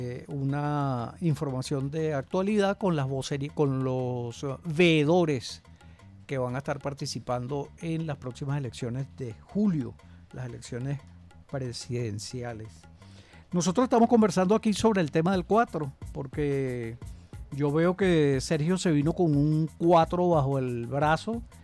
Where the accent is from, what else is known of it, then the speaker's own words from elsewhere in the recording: Venezuela; en total somos venezolanos